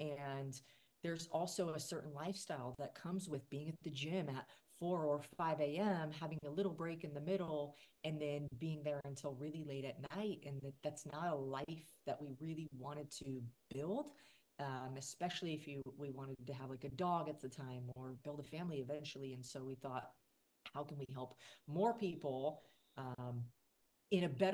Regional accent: Portland, Oregon, United States; I lived in Portland, Oregon, where I grew up.

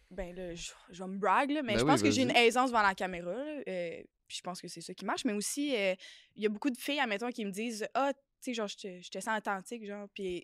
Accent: Blainville, Quebec, Canada; Je viens de Blainville, j'ai une petite fille

